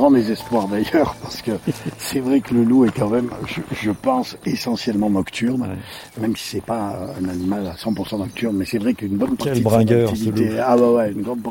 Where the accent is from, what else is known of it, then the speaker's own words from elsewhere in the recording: France; quelques endroits chez nous, en France, sont encore comme ça, préservés